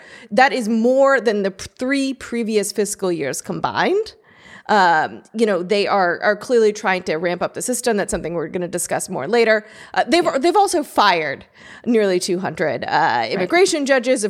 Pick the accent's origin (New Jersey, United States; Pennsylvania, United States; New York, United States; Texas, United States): Texas, United States; Texas is not overseas. I grew up in Texas.